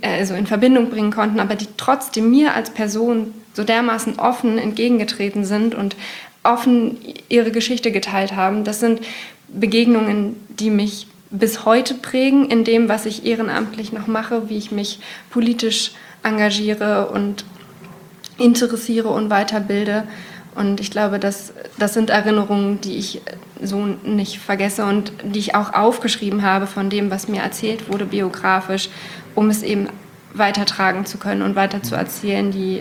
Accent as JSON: {"language": "German", "region": "Berlin", "country": "Germany", "said": "ich komme aus Berlin"}